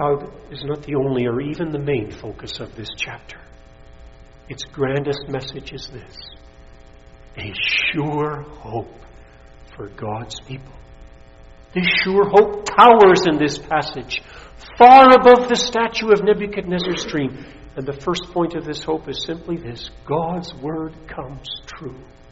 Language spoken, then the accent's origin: English; United States; because the United States of America, and I say this as an American, gets the stone too